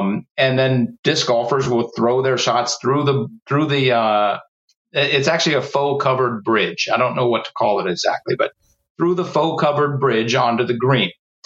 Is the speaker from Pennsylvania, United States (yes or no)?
yes; Pittsburgh, Pennsylvania, United States; I'm from Pittsburgh. I've watched minor league baseball my whole life.